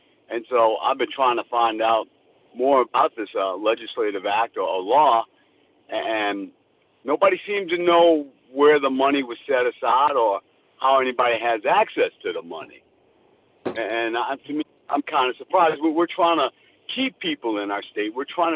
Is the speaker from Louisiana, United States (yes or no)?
yes; New Orleans, Louisiana, United States; also born or lived in Arizona; I'm from New Orleans, lived in Arizona, came back home after I retired.